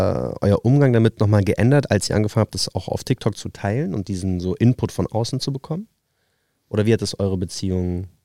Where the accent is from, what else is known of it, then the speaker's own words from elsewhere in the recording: Bavaria, Germany; wie bei mir, bin ich jetzt eigentlich Palästinenser oder bin ich Deutscher oder bin ich Niederbayer?